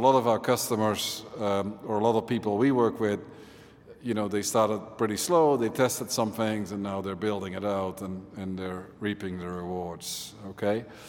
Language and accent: English; Netherlands; English is a second language; I'm from the Netherlands, let's see if this Enco thing can translate all my weird English.